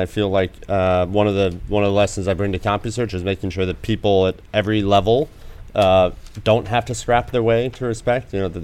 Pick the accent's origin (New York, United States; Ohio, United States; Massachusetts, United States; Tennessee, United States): New York, United States; Ilion; Small town, mill town in upstate New York called Ilion.